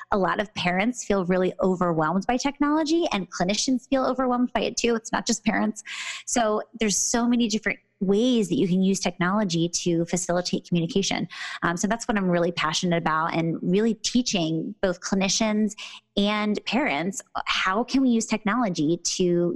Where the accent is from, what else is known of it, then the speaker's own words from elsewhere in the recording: Pennsylvania, United States; moved away as an adult; now in Los Angeles, United States; I'm from the East Coast originally in Pennsylvania. And about 4 years ago, I moved to LA and I started a practice.